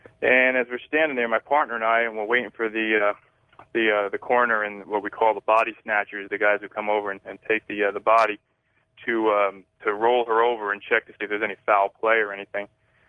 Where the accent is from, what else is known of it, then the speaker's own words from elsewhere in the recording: San Diego, California, United States; I'm from San Diego, California.